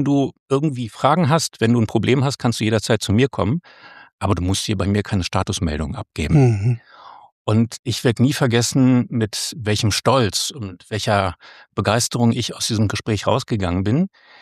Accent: Berlin, Germany; weil als Berliner ohne Bundeswehr ist man auch jung genug.

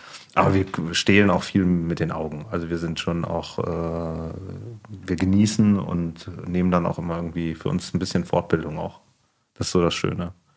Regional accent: Cologne, North Rhine-Westphalia, Germany; Ich bin gebürtiger Kölner, bin in Köln groß geworden

